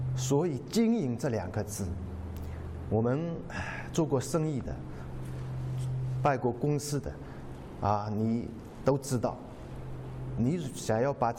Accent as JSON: {"language": "Chinese", "town": "Zhoushan", "region": "Zhejiang", "country": "China", "said": "我是来自中国的浙江啊。浙江我们有一个市叫做舟山啊，那是一个群岛。"}